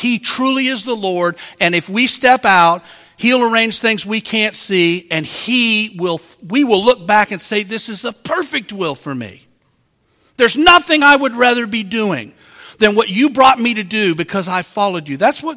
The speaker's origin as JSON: {"language": "English", "region": "Wisconsin", "country": "United States", "said": "I came from Wisconsin to Mississippi."}